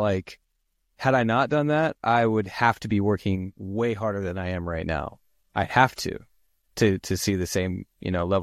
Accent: Muncie, Indiana, United States; That's where I graduated from, but I grew up in Muncie.

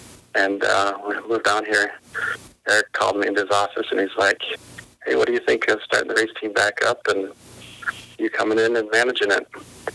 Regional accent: Chicago, Illinois, United States; like growing up in Chicago, Mid Ohio was close too

